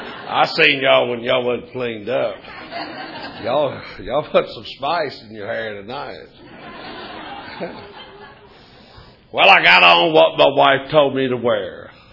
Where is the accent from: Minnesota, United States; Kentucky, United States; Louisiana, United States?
Kentucky, United States; now in St. Petersburg, United States; I'm originally from Kentucky, and I used to belong to a Tuesday night group that met on Saturday morning.